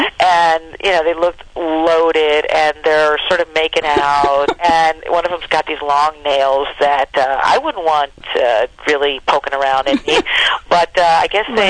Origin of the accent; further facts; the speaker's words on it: Manhattan, New York, United States; also born or lived in Brooklyn / Long Island; I mean, like, I grew up in Manhattan and I lived in Brooklyn for a while on Long Island.